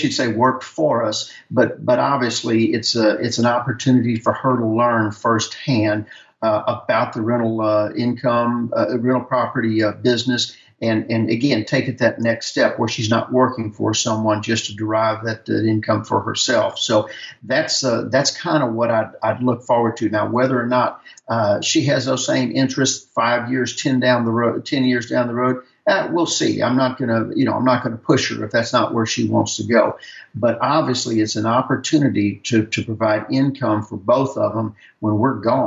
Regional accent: Louisiana, United States; and I'm from Louisiana, and we used to call that lagniappe, just a little bit extra, a little bit more.

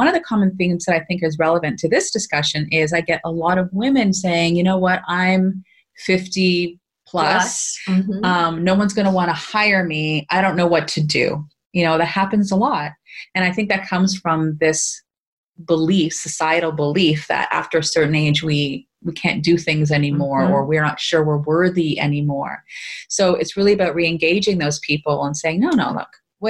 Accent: Ontario, Canada; I'm a Canadian wintering in Hilton Head

